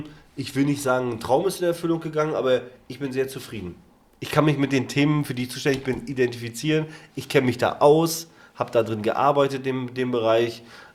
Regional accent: Greifswald, Mecklenburg-Vorpommern, Germany; Ich komme aus Greifswald, Universitätsstadt

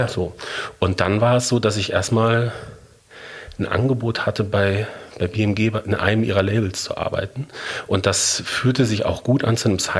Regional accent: North Rhine-Westphalia, Germany; ich komme aus dem Ruhrgebiet und ich kann mit Fußball nichts anfangen, was, wenn man im Ruhrgebiet wohnt, sehr selten ist.

